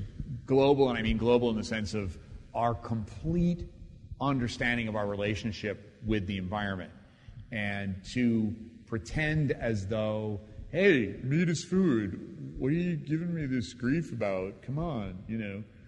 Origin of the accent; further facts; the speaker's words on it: New York, United States; I'm from New York, so it's all just sort of a blur up here, right, for me.